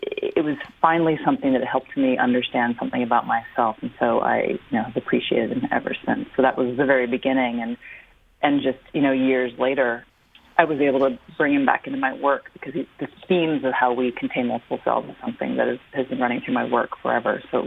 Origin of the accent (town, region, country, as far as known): United States; also born or lived in Ethiopia